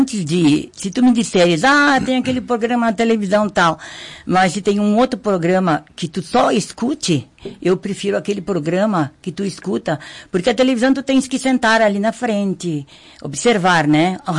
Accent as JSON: {"language": "Portuguese", "country": "Brazil", "tie": "born or raised there", "said": "Da Gema, eu nasci aqui na Rio Branco, na Tranqueira do Feijó. E morei aqui nesse bairro 23 anos, né?"}